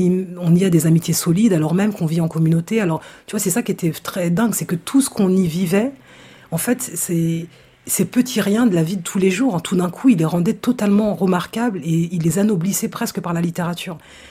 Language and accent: French; Aulnay-sous-Bois, Île-de-France, France; Moi, j'ai une enfance extrêmement heureuse. C'est-à-dire que c'est ça qui est paradoxal. C'est que ma vie à Auln